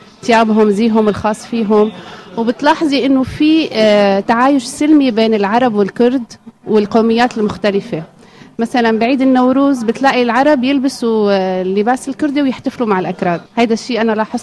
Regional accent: Damascus Governorate, Syria; now in Iraq; أنا صار لي تقريبا 2 سنين موجودة هون بكردستان، اجيت من سوريا ومن منطقة يعني مناطق من دمشق، يعني منطقة عربية

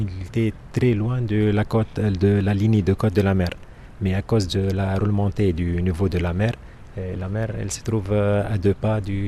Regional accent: Kerkennah, Sfax Governorate, Tunisia; born there; Moi, je suis né ici à Kerkena.

